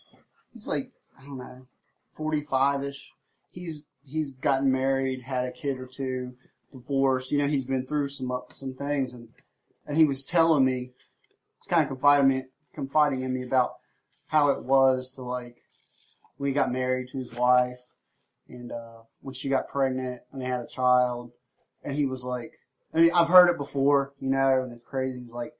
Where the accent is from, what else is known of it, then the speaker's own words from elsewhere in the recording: the South, United States; I'm from the South.